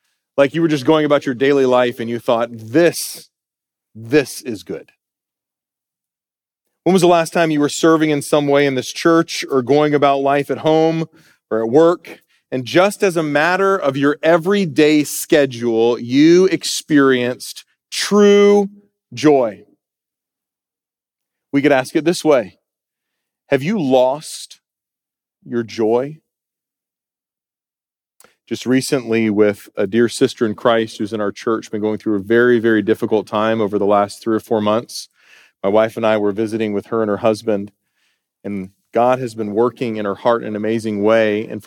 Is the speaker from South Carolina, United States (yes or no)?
yes; South Carolina, United States; I'm a Clemson Tiger fan because I was raised in South Carolina